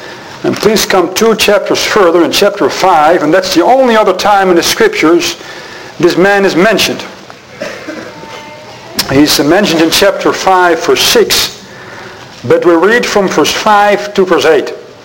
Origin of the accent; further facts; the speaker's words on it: Netherlands; English is a second language; I apologize for my bad English pronunciation. I'll be speaking mostly German, and I'm from the Netherlands